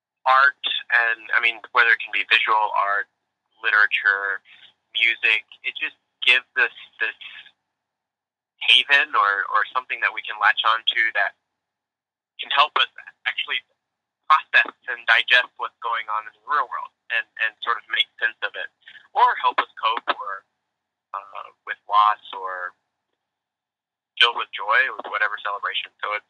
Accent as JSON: {"language": "English", "region": "Alabama", "country": "United States", "said": "I'm from Alabama, so the thing to do there is band"}